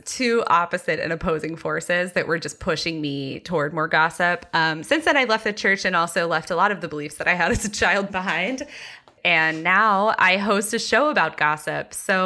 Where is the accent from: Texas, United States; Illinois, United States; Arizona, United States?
Texas, United States; I grew up very evangelical in Texas and was taught, you know, that gossip was a sin